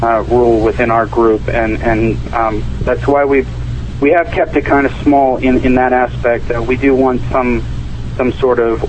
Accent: Philadelphia, Pennsylvania, United States; I personally, I'm from Philadelphia, and I spoke to a few of my family members up there

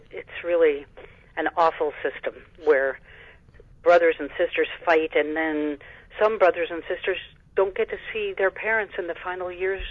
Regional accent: New Mexico, United States; especially a problem in my home state of New Mexico.

